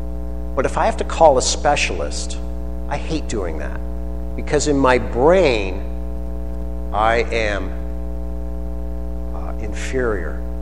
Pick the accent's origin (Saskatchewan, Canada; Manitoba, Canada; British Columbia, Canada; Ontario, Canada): Ontario, Canada; Kingsville; Okay, so I'm from Kingsville.